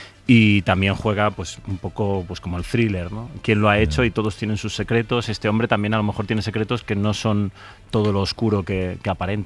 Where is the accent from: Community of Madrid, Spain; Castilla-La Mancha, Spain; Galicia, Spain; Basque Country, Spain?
Galicia, Spain; Soy gallego, pero no conocía una ciudad tan maravillosa